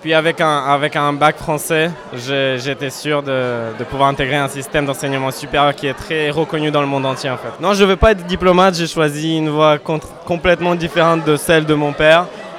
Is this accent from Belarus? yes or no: no; Kyiv, Kyiv City, Ukraine; je viens de Kiev, en Ukraine.